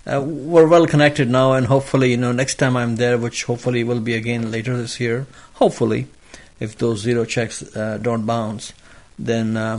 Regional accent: California, United States; you know, I'm here from Cali.

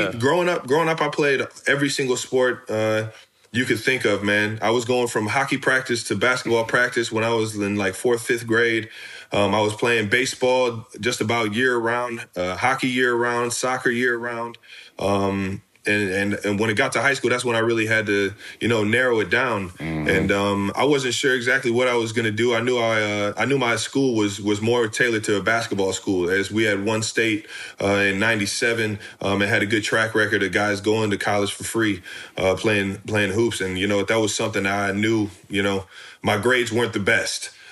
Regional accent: Cleveland Heights, Ohio, United States; I'm from Cleveland Heights, Ohio.

